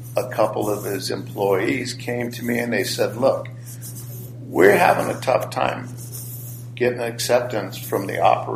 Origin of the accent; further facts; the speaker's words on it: Las Vegas, Nevada, United States; My background is obviously, if you don't know, I'm born and raised in Las Vegas.